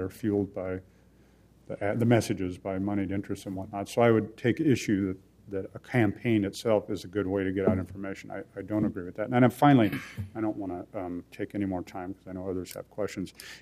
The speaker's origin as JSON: {"language": "English", "town": "Portland", "region": "Oregon", "country": "United States", "tie": "born or raised there", "said": "I was born and raised in Portland, and sometimes I thought when I first got elected to council I was doing what the Portland way was"}